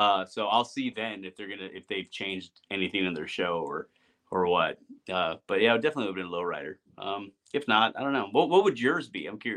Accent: Texas, United States; I grew up in Texas

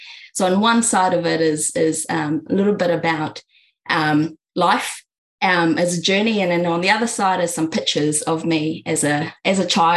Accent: New Zealand; born or raised there; also born or lived in Manila, Philippines

